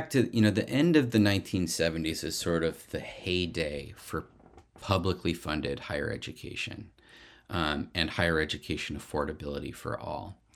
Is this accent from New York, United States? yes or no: no; California, United States; One thing that I can talk about as a Californian who knows the UC system very well